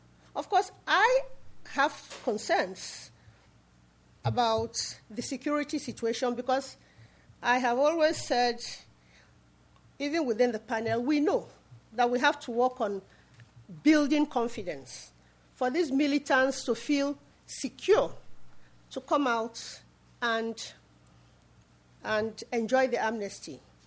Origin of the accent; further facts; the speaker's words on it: Oji, Niger Delta, Nigeria; I'm an Ijaw woman from the Niger Delta. I am from Oji.